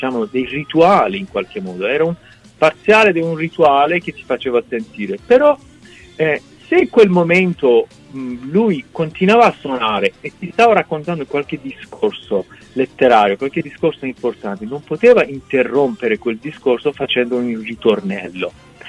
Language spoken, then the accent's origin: Italian; Iran; Italian is a second language; now in Italy; qua mi sento straniero, vado in Iran, mi sento straniero nel mio paese